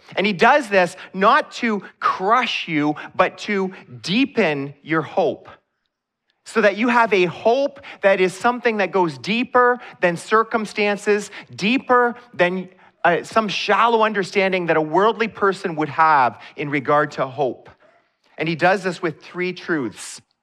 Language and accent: English; Canada; I forget that I'm a Canadian at that moment.